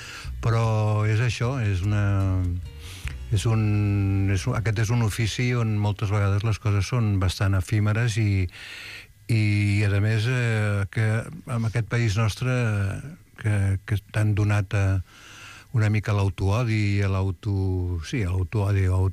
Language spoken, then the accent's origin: Catalan; Barcelona, Catalonia, Spain; jo sóc de Barcelona, el que passa que tota la meva família era de Torà, el meu pare era de Torà, els meus tiets eren de Torà